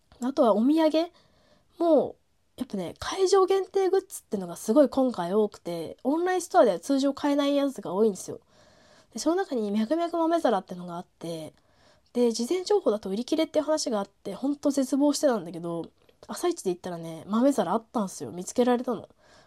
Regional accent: Tsukuba, Ibaraki, Japan; 私と親友は茨城のつくば市っていうところ出身なんですよ、小学校が。

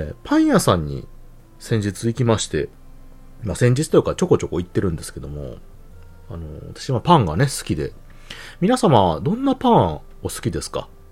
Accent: Hyogo, Japan; 私、兵庫県のね、生まれで、神戸市の近くに生まれ育ちまして、

